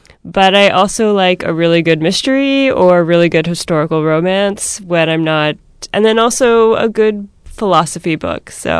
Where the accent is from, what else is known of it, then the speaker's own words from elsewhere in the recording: Alabama, United States; also born or lived in Northern Virginia / Montana / Wyoming / Washington, D.C.; now in Alaska, United States; I was born in Northern Virginia, and I lived there for 10 years before I moved down to Alabama. So I guess in that order would be Northern Virginia, Alabama, Montana, Wyoming, D.C., and now Alaska.